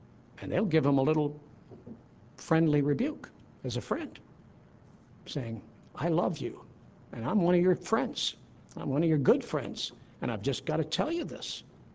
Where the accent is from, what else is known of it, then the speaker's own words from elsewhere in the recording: Tennessee, United States; She's from Missouri, and I'm from Tennessee. And we both have pretty good mules in those states.